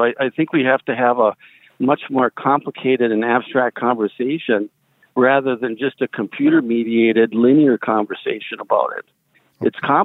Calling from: St. Paul, Minnesota, United States; I'm from St. Paul, Minnesota.

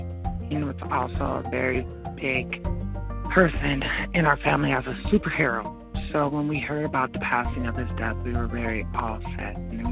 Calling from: St. Cloud, Minnesota, United States; I'm calling from St. Cloud, Minnesota.

